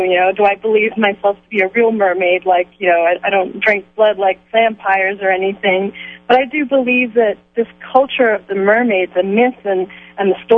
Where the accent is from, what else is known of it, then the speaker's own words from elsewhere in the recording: Byron Bay, New South Wales, Australia; I'm living in Hollywood now, which is a good place for a mermaid to be as far as, you know, getting the message out there. But definitely growing up in Australia and living near, right on the beach at Byron Bay for 17 years